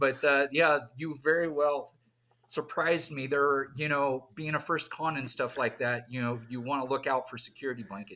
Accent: Oregon, United States; moved away; But let's see. I grew up in Oregon. I met at the con Aradipedia. She's from Oregon as well. Moved out to Colorado some 20 plus years ago. So I've been out here.

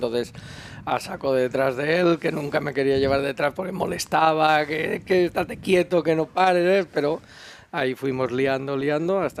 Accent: Burriana, Valencian Community, Spain; Soy de Burriana, ¿no? Es una ciudad al lado de Castellón, unos 30-35 mil habitantes. Es pequeñita, tenemos el mar aquí delante, es todo costa. No es una costa montañosa, es una costa de playas, de arena y eso.

